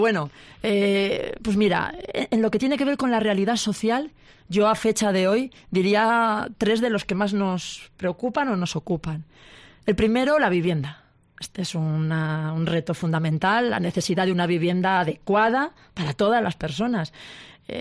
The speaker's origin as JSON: {"language": "Spanish", "region": "Valencian Community", "country": "Spain", "said": "como ciudadanos, como creyentes, como valencianos y valencianas"}